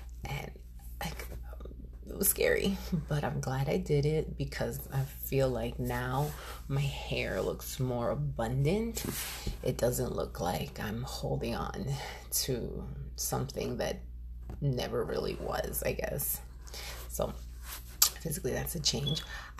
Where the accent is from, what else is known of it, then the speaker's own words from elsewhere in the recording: Yonkers, New York, United States; If you know me, you know that I'm from Yonkers. Forever and ever, always YO.